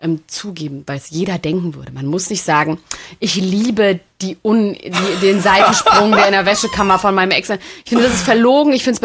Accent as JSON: {"language": "German", "town": "Rödelheim", "region": "Hesse", "country": "Germany", "said": "Rödelheim. Ich komme aus Rödelheim."}